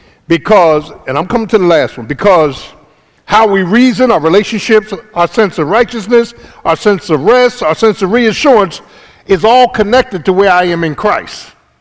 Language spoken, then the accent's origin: English; Philadelphia, Pennsylvania, United States; I grew up in South Philly. Ain't no eagles in South Philly.